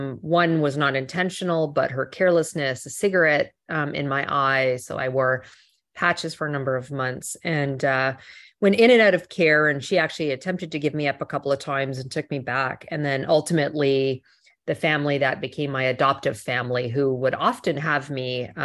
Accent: Ottawa, Ontario, Canada; born there; Your listeners might detect the faintest bit of an accent. I'm originally from Canada, and so I was born in Ottawa, which is the nation's capital, actually.

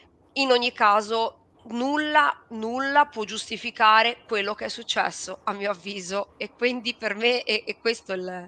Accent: Genoa, Liguria, Italy; io sono di Genova

